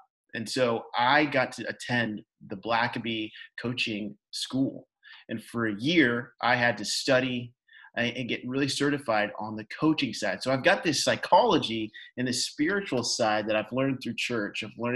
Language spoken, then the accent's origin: English; Louisiana, United States; also born or lived in Kenya / Midwest; I was born in Kenya, lived in the Midwest, and then grew up in really from seventh grade to graduating college in Louisiana. So big culture shock.